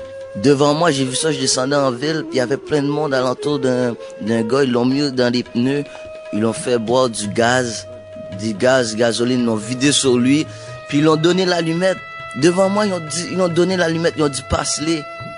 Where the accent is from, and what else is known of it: Canada